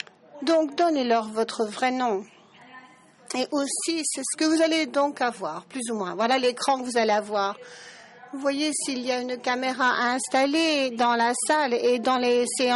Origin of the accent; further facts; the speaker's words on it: Turkey; moi je ne parle pas l'anglais, je suis pas native de l'anglais. Moi je suis de Turquie. Vous avez donc à me suivre avec mon accent.